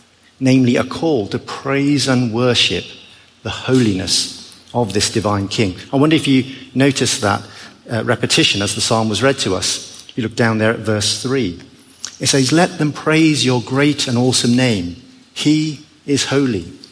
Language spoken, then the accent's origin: English; United Kingdom; as a British tourist, I discover that not everyone follows our hallowed tradition of forming an orderly queue